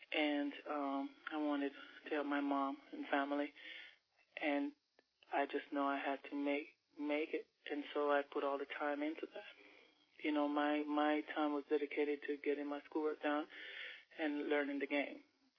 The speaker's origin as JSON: {"language": "English", "country": "Jamaica", "said": "I thought, you know, I was from Jamaica."}